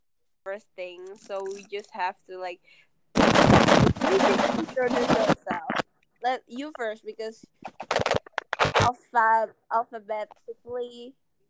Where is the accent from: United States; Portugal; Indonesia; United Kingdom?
Indonesia; Makassar, South Sulawesi; English is a second language; like I'm from Makassar and I'm like nearly 20 years old